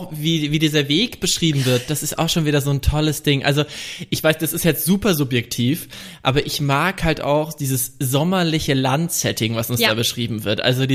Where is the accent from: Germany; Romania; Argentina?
Germany; Bavaria; um mein fränkisches Dorf drumherum. Also ich projiziere das immer so total in meine Heimat